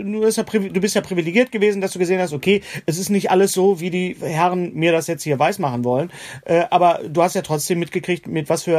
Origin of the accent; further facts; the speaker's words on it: North Rhine-Westphalia, Germany; Bei uns im Ruhrgebiet war das nicht ganz so stark